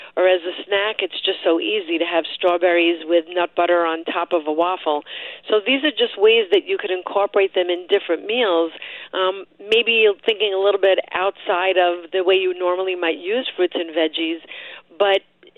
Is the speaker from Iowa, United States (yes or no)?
no; New York, United States; I'm from New York, so back in March, we were really on super lockdown.